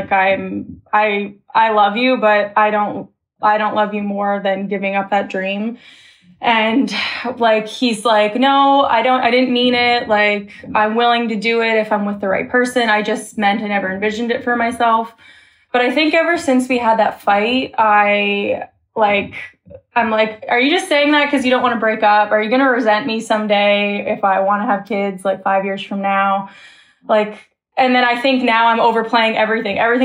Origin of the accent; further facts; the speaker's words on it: Canada; I'm 24 from Canada.